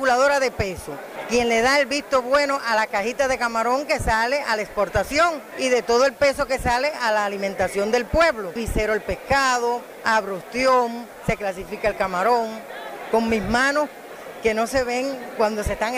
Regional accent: Manzanillo, Granma, Cuba; tres manzanilleras. Somos héroes de la República de Cuba

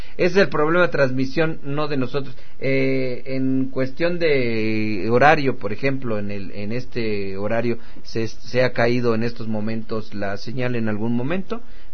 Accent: San Pedro Tidá, Oaxaca, Mexico; born there; yo nací en Alemania, Frankfurt, San Pedro Tidá, Oaxaca, por ahí pegadito, compadre, por ahí está Alemania, entonces por ahí nací, compadre.

